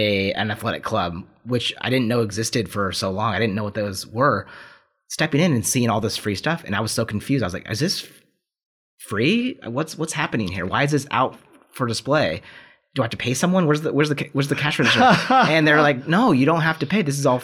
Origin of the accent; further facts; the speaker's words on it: Pacific Northwest, United States; There's a lot of my own childhood growing up in the Northwest in this book